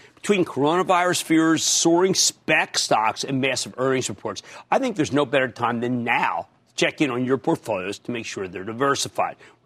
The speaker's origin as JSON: {"language": "English", "region": "New Jersey", "country": "United States", "tie": "born or raised there", "said": "Let's just go to Scott in my home state of New Jersey while we're waiting for Tony."}